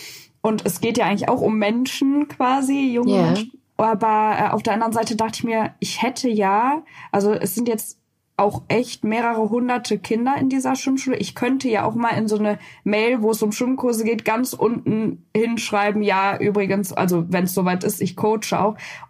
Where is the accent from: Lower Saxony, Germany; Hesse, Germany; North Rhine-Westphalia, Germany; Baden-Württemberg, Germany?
North Rhine-Westphalia, Germany; Cologne; ich komme aus Köln